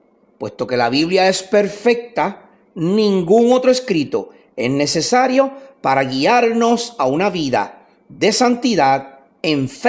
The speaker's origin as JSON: {"language": "Spanish", "country": "Puerto Rico", "said": "nosotros somos puertorriqueños, o somos caribeños"}